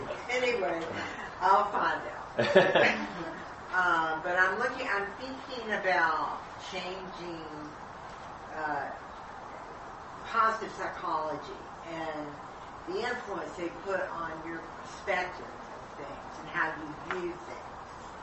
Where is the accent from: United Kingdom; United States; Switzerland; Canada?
Switzerland; I grew up in Dr. Schaefer's Switzerland, where they were always talking about the world is really there